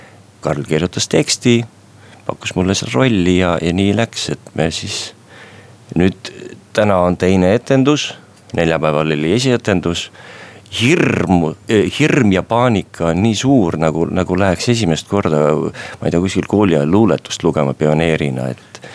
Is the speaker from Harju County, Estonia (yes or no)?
yes; Tallinn, Harju County, Estonia; now in Moscow, Russia; Tallinn on ikka minu kodulinn